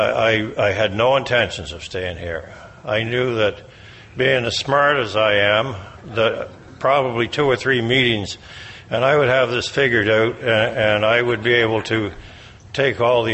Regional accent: Mississauga, Ontario, Canada; I'm an alcoholic from Mississauga, Ontario, Canada, which is a suburb of Toronto, if you need to know.

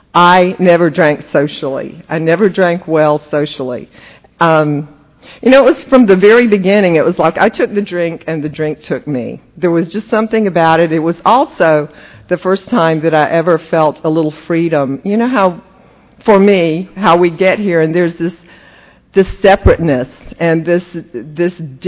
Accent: Cochran, Georgia, United States; I'm a Georgia girl. I grew up in Cochrane, Georgia. So I'm a Georgia peach. And I came from a small town.

